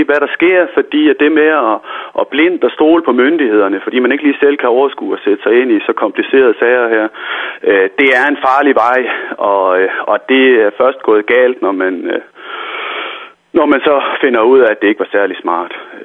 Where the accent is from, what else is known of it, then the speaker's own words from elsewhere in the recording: North Denmark Region, Denmark; man kan jo som nordjyde godt blive lidt harm